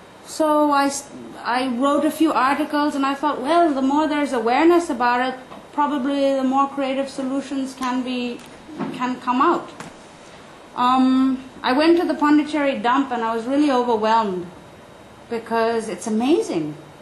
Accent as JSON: {"language": "English", "town": "Oroville", "region": "California", "country": "United States", "tie": "born or raised there", "said": "I grew up in Oroville, so I've been in this place from when it was a desert to a forest."}